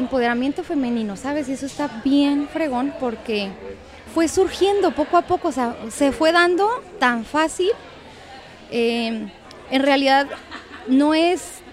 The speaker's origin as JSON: {"language": "Spanish", "region": "Chihuahua", "country": "Mexico", "said": "yo soy originaria de Chihuahua. Oh, residiendo órale. Aquí en El Paso, en Ciudad Juárez."}